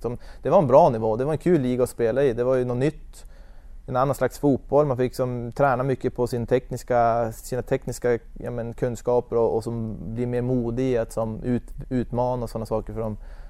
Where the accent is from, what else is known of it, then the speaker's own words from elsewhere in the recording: Ljusvattnet, Västerbotten County, Sweden; Jag är från Ljusvattnet typ.